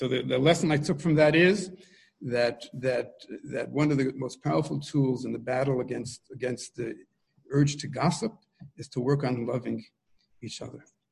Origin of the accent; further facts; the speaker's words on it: New York, United States; even though I come from New York and I was not sheltered that much